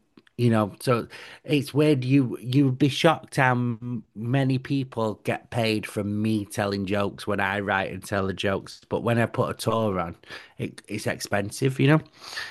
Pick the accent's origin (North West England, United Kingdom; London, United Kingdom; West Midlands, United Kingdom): North West England, United Kingdom; Manchester; it's going to be, I'm gay and from Manchester